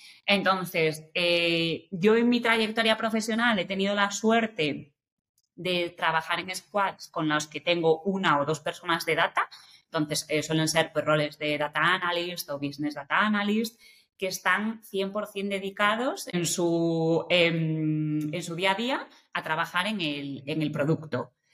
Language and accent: Spanish; Galicia, Spain; also born or lived in Madrid; Y yo soy gallega, que me encanta decirlo. Hasta hace un año vivía en Madrid, entonces tenía como más sentido decirlo. Ahora vivo en Galicia